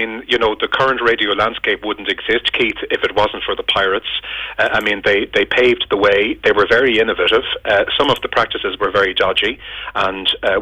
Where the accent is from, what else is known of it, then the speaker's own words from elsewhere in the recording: Dublin, County Dublin, Ireland; although I didn't live in Galway in the 80s, I'm from Dublin